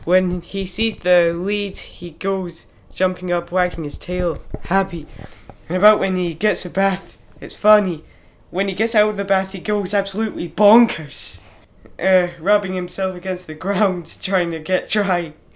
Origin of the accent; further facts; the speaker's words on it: Fort William, Scotland, United Kingdom; also born or lived in Glasgow; I was born in Glasgow and then we moved to Fort William.